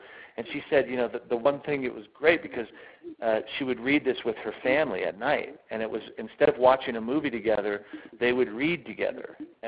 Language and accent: English; Las Vegas, Nevada, United States; I grew up in Las Vegas, Nevada, and played in the band and did a lot of theater and also played sports.